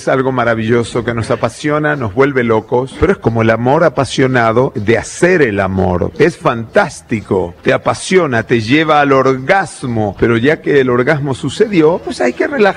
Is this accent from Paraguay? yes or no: no; Mexico; also born or lived in Buenos Aires, Argentina; porque nací en Buenos Aires, pero soy mexicano.